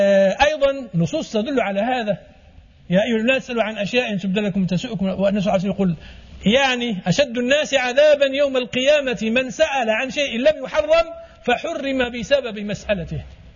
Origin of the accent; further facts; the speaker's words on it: Morocco; احنا عندنا في المغرب مثلا الناس يحلف والله والله